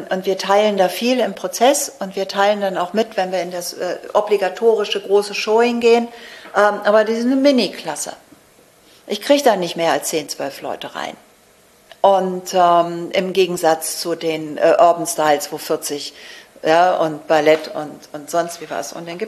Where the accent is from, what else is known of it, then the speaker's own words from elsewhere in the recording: Hamburg, Germany; ich bin Ostfriesin. Ich bin in Hamburg aufgewachsen, ich bin echt eine Dern.